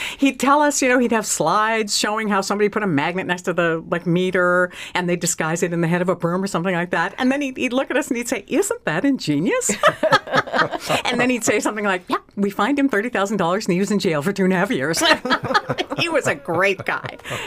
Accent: Seldovia, Alaska, United States; we were raised in Seldovia

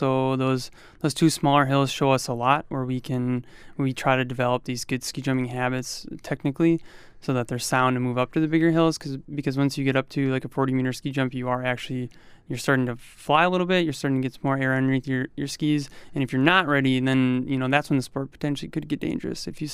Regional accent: Michigan, United States; Yeah, I grew up in Michigan

